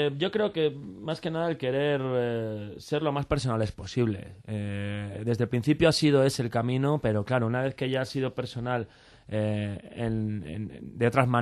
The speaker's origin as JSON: {"language": "Spanish", "town": "Valladolid", "region": "Castile and León", "country": "Spain", "said": "yo soy de Valladolid"}